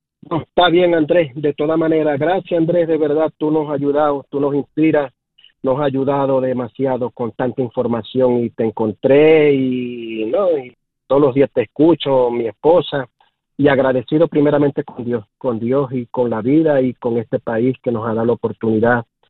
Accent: Venezuela; moved away; yo soy venezolano

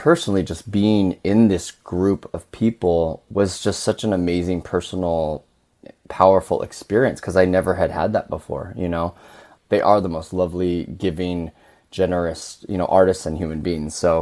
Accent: California, United States; also born or lived in Seoul; I'm Korean. I was born in Seoul, but I was adopted to California, grew up in a Caucasian family.

